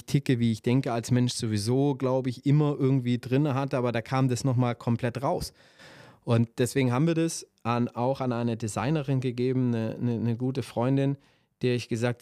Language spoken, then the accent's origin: German; Stuttgart, Baden-Württemberg, Germany; born there; 0711 ist meine Heimat. Ich bin gebürtiger Stuttgarter, das kennen viele von mir.